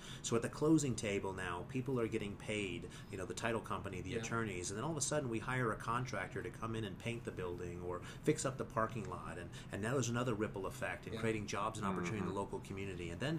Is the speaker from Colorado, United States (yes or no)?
yes; Montrose, Colorado, United States; Russell Stover's Candy employs 400 people in my hometown over there in Montrose in the Western mm-hmm. Slope.